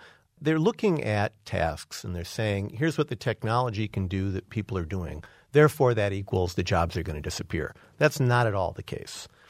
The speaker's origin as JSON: {"language": "English", "town": "Detroit", "region": "Michigan", "country": "United States", "tie": "born or raised there", "said": "I grew up in the Detroit area."}